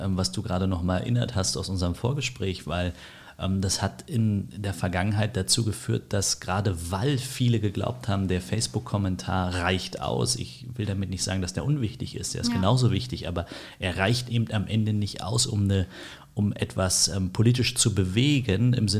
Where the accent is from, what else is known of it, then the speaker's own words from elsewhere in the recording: Berlin, Germany; obwohl ich im Ostteil der Stadt aufgewachsen bin. Mittlerweile in Steglitz-Zehlendorf lebe, aber meine Kindheit habe ich in Marzahn-Hellersdorf verbracht und habe auch meine Schullaufbahn in Berlin absolviert